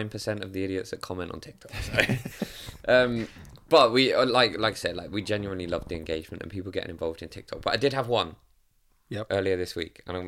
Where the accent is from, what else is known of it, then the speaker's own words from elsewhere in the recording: Seaford, South East England, United Kingdom; But I'm from Seaford. I'm not going to support Seaford Town.